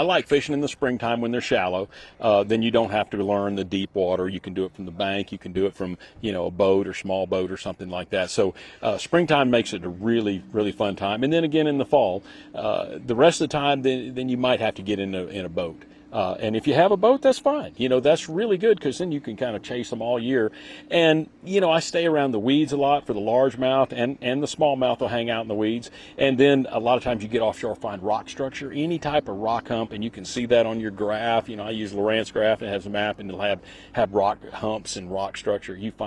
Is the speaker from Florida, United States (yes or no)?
yes; Florida, United States; And, you know, being born and raised in Florida, I don't get to see smallmouth much, so I love catching those dudes.